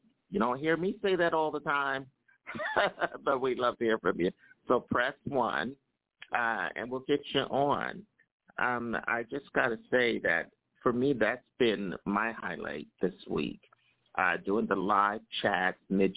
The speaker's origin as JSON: {"language": "English", "town": "Philadelphia", "region": "Pennsylvania", "country": "United States", "tie": "born or raised there", "said": "I remember going to the Uptown Theater as well growing up in Philadelphia."}